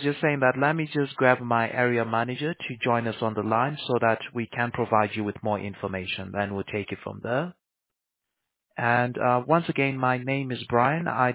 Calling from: Fountain Valley, California, United States; Oh, I'm actually in California, Fountain Valley.

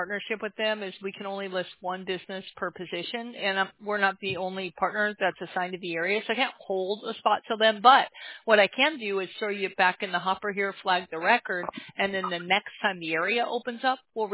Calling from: California, United States; Orange County, California, not too

